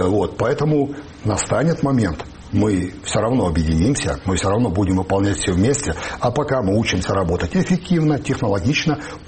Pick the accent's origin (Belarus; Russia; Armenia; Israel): Belarus; now in Ukraine; Мы, белорусы, которые сейчас в Украине